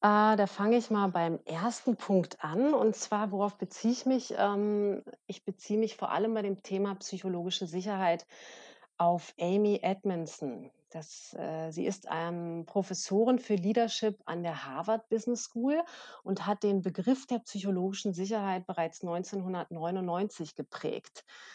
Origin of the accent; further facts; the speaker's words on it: Berlin, Germany; Ich komme aus Berlin.